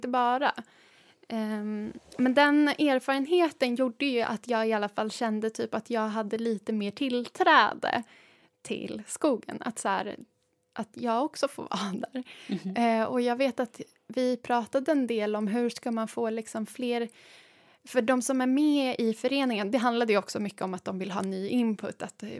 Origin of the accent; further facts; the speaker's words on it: Stockholm, Stockholm County, Sweden; vi som är stockholmare som har ett så himla stockholmsperspektiv på naturen